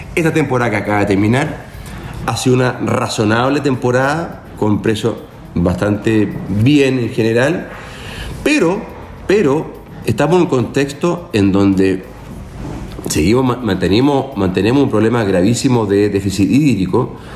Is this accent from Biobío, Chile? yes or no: no; Purranque, Los Lagos, Chile; ese maravilloso sur que tanto me gusta, en particular Payaco, de donde soy.